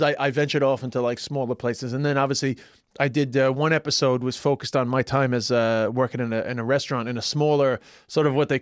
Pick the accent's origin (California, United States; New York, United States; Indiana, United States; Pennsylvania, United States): New York, United States; New York City; my neighborhood where I grew up in New York, Flushing, Queens, had become very Chinese.